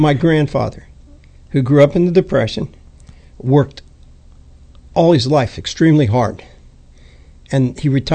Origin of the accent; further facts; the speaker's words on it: Ohio, United States; now in New York, United States; And I grew up very poor in Ohio, came to New York